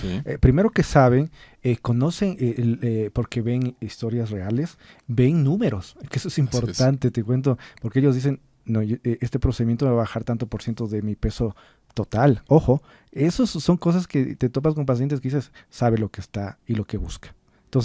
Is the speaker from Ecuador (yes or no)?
yes; Ecuador; nos sentimos orgullosos como ecuatorianos